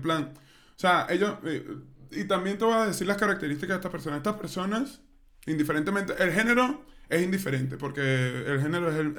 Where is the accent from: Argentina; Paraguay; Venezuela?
Venezuela; Sí, porque soy venezolano.